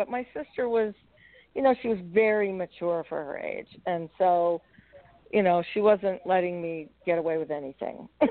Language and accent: English; Palisades, New York, United States; from where I grew up in Palisades, New York, you know. So little, you know, kind of a sleepy little town outside of New York City